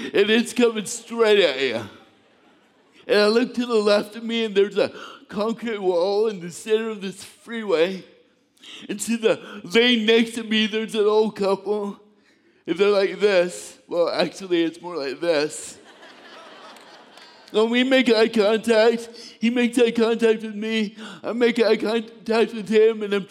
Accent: Phoenix, Arizona, United States; I'm from Phoenix. I know what you're thinking. We're so sorry. You know what though? Phoenix is all beach. It really is. There's just no ocean there.

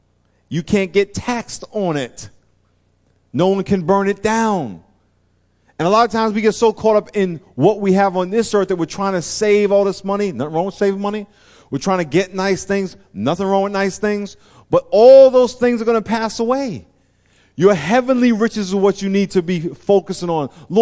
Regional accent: New York, United States; I have a friend I grew up with in New York as a kid, and he just moved out here about a year ago.

